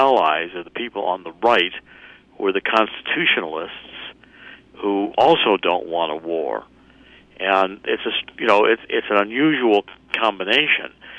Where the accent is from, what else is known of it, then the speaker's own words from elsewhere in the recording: New Jersey, United States; It's a disgrace to see Menendez, and I'm from New Jersey, to see Menendez